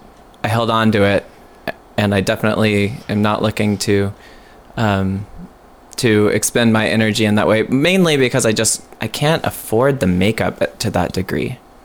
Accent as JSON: {"language": "English", "town": "Austin", "region": "Texas", "country": "United States", "tie": "born or raised there", "said": "I grew up in Austin, Texas, in Oak Hill."}